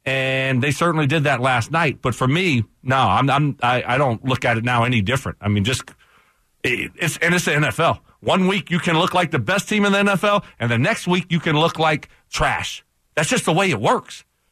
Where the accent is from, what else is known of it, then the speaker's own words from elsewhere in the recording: the South, United States; I'm from the South. I'm from the, you know, the bayou.